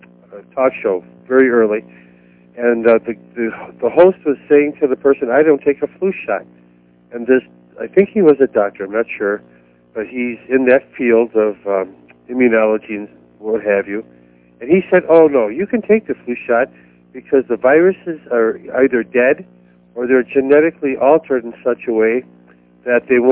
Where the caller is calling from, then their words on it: Michigan, United States; Calling from Michigan.